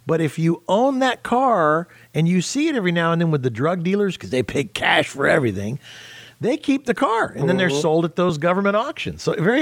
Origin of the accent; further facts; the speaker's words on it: Ventura, California, United States; I grew up in Ventura, California, and I used to drive to L.A. to the Peterson Automotive Museum